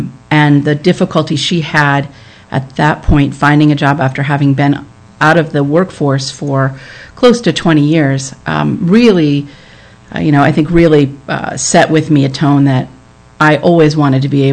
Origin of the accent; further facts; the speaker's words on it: New Jersey, United States; I grew up actually in New Jersey.